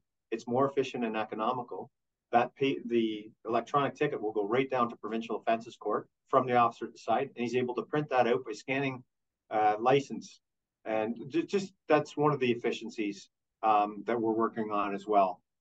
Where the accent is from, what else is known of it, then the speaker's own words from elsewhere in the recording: Peterborough, Ontario, Canada; I came from Peterborough.